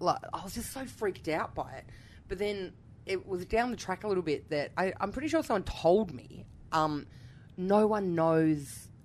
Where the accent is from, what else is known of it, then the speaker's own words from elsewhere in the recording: Canberra, Australian Capital Territory, Australia; I'm from Canberra, so I took it to Canberra because I was like, at a minimum, Mum will come, you know?